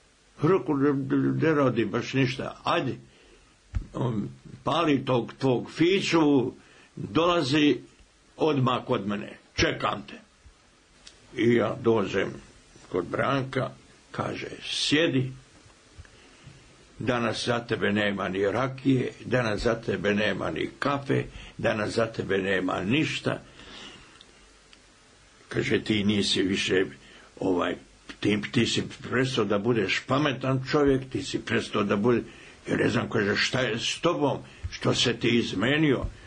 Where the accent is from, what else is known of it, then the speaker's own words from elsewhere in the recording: Sarajevo, Federation of Bosnia and Herzegovina, Bosnia & Herzegovina; born there; rođen sam u Sarajevu, u Hulusinoj ulici, od deo Sarajeva se zove Bistrik